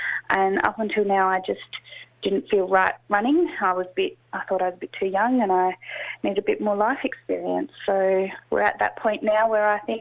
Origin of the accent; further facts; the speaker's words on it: Australia; So I am an Irish Australian. My parents immigrated to Australia from Ireland in 1981.